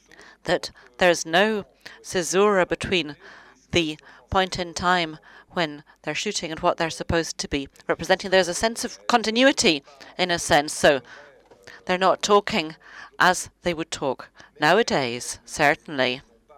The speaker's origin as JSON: {"language": "English", "country": "Germany", "said": "I'm German. I'm from Germany."}